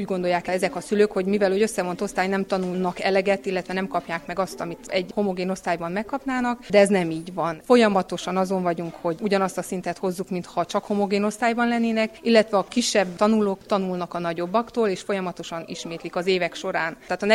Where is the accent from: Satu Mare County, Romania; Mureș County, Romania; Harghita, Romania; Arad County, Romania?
Harghita, Romania; Odorheiu Secuiesc; now in Keményfalva, Romania; Én bevándorló vagyok, helybeli vagyok most már. Férjemmel együtt költöztünk ide ki, nem Keményfalvi a férjem, városiak vagyunk, illetve Székelyvarhelyről származunk, de most már Keményfalvinak tartjuk magunkat.